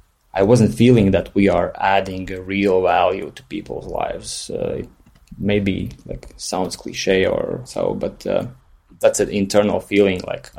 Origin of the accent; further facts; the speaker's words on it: Valmiera, Vidzeme, Latvia; born there; English is a second language; I was born in Valmiera, which is a small city in Latvia. And Latvia is a small country, like 1.5 million people in Eastern Europe.